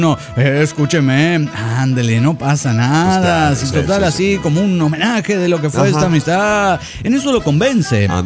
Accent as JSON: {"language": "Spanish", "town": "Saltillo", "region": "Coahuila", "country": "Mexico", "said": "de Saltillo, Coahuila."}